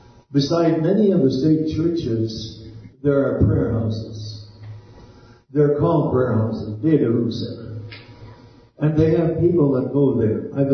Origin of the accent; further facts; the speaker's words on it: Canada; I am Canadian, although I also have U.S. citizenship, but my heritage happens to be from Norway. But I am really Canadian by conviction, too.